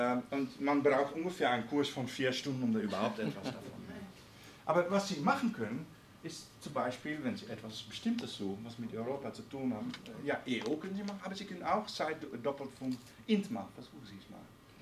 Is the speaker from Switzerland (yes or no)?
no; Netherlands; Und ich wollte als Holländer mal sehen